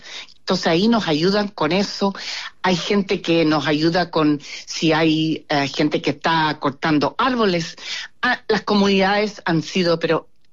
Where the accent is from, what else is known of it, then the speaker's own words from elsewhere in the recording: Chile; now in Australia; siendo chilena hay un instituto en Chile